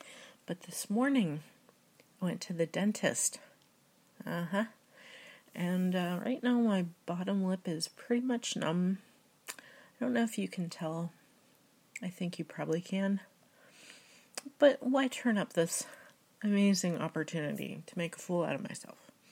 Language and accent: English; Midwest, United States; Where are you from in the world? I'm from the Midwest, USA.